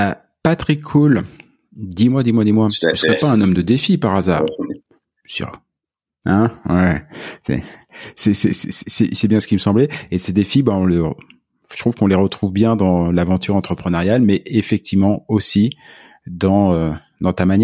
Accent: France; Je viens de France.

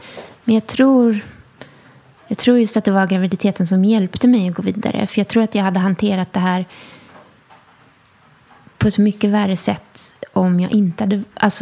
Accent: Skåne, Sweden; och till Österlen där jag är uppvuxen.

